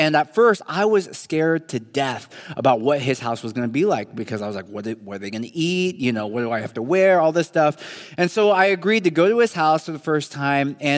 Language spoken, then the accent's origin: English; California, United States; born there; first in my family to be born right here in the Bay Area. My wife, Kate, likes to joke that while I was born in America, I had a very different experience of America.